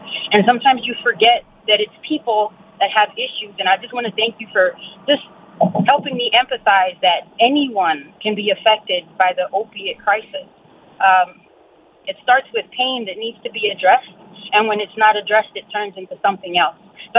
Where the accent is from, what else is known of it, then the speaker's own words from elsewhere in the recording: Philadelphia, Pennsylvania, United States; now in Glen Rock, United States; I grew up in Philadelphia. I lived in Kensington right in the height of the opiate crisis, and we moved 8 months ago to Glen Rock.